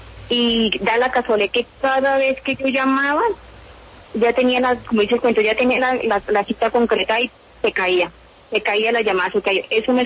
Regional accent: Aguazul, Casanare, Colombia; Sí, nosotros somos de Guazul, Casanare.

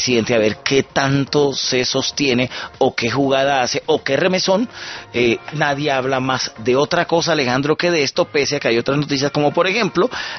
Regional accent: Atlántico, Colombia; also born or lived in La Guajira; yo nací en La Guajira y me crié en el Atlántico.

